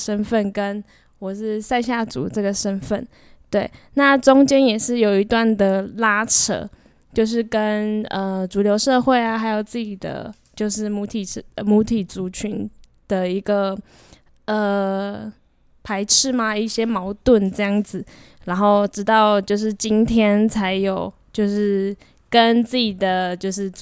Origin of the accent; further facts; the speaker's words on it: Wufeng, Hsinchu County, Taiwan; 我们都是来自新竹县五峰乡的赛夏族。那我们现在的身份呢，也是还在练习返乡的赛夏青年。